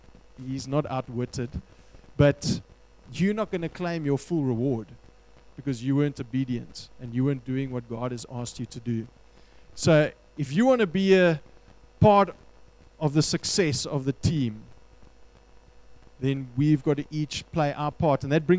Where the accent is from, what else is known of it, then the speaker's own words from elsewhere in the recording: Western Cape, South Africa; born there; I was born in the Western Cape.